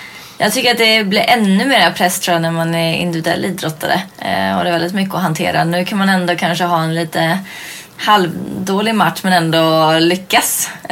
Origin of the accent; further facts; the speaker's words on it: Stockholm, Stockholm County, Sweden; Jag är uppväxt i Stockholm, på Södermalm.